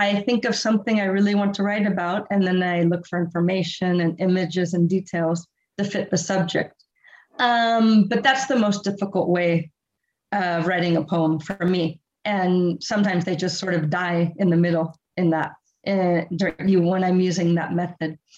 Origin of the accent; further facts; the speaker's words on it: Foster City, California, United States; Karen and I grew up in Foster City, California. We were next door neighbors for most of our life before we both went off to university